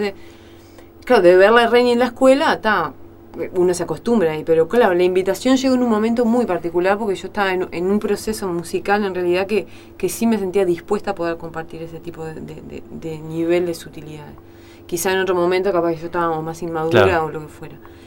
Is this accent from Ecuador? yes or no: no; Rafael Perazza, San José, Uruguay; yo soy del interior, ¿no? Nací en un pueblo.